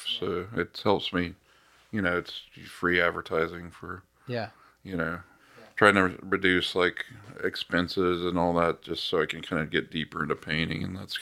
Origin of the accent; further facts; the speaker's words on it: Kansas, United States; also born or lived in Denver / Texas / Arizona; I was born in Denver and I grew up in Kansas.